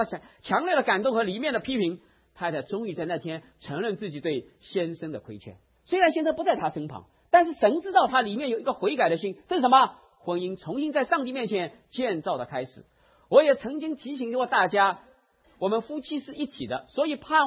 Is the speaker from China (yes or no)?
yes; Shanghai, China; 我们上海人说她门槛很精啊